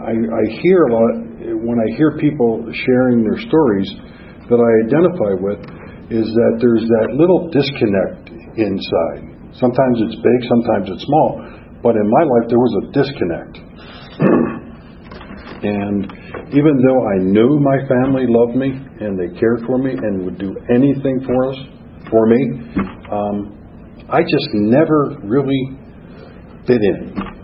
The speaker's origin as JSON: {"language": "English", "town": "Philadelphia", "region": "Pennsylvania", "country": "United States", "tie": "born or raised there", "said": "I grew up in Philadelphia. Where I was one of seven kids, Irish Catholic family, seven kids in 9 years."}